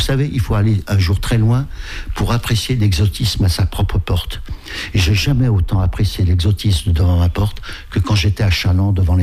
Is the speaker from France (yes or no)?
no; Madagascar; born there; Mais vous savez, déjà, je suis né à Madagascar.